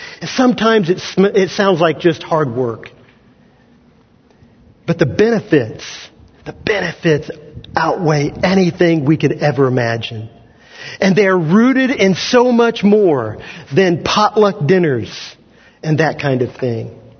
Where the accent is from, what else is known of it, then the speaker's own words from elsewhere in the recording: Kansas, United States; now in Indiana, United States; Now, here in Indiana, we have pitch-ins. But where I grew up in Kansas, we had potluck fellowships, okay?